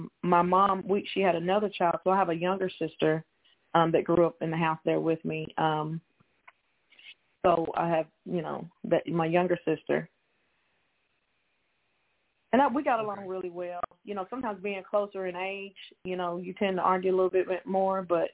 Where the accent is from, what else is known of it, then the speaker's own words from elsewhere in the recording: Alcoa, Tennessee, United States; I am from a small town in Tennessee called Alcoa. Alcoa, Tennessee, and it's about 20 minutes from Knoxville, Tennessee.